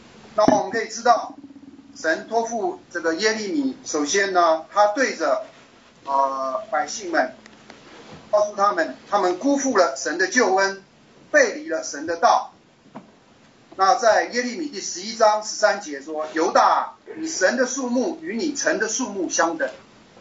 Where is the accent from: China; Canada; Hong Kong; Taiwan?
Canada; 我是加拿大的